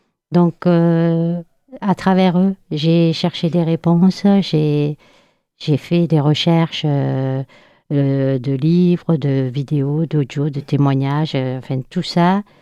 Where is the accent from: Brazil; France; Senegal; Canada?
France; born there; moi, je suis née en France, que j'ai découvert l'Algérie à 50 ans.